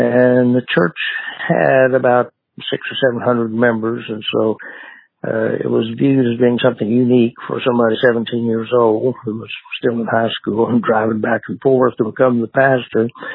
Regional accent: Lexington, Kentucky, United States; And soon after, we added a station in my hometown of Lexington, Kentucky

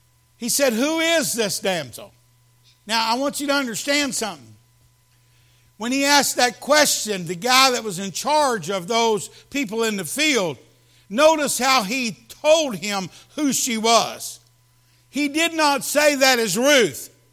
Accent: Kentucky, United States; I'm from Kentucky. I've gleaned. Growing up, we used to go out, and we would get whatever the farmer

